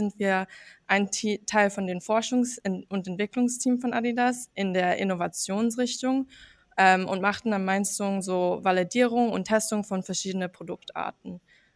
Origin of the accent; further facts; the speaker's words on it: United States; Also ich bin eigentlich in den USA aufgewachsen